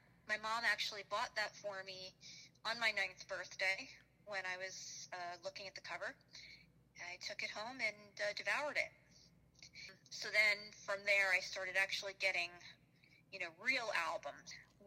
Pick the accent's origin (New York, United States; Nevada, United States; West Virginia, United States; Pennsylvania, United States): New York, United States; So I had heard, you know, growing up in New York, you have a lot of exposure to things. … was on the radio.